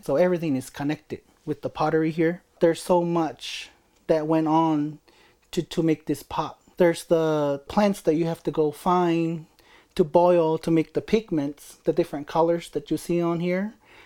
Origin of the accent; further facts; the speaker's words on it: Zuni Pueblo, New Mexico, United States; I'm from Zuni Pueblo.